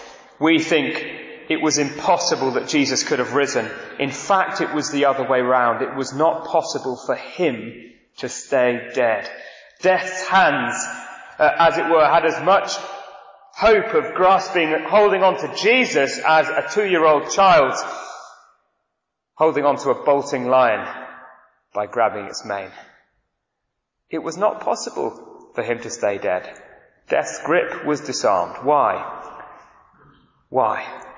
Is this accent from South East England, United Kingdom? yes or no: no; Manchester, North West England, United Kingdom; accent: Manchester; Now, I come from Manchester, as you can tell by my accent.